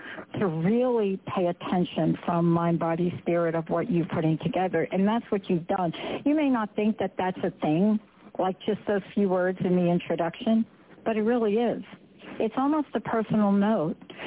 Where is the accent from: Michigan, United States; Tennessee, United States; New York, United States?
New York, United States; New York City; Hey, I'm a girl from the Bronx.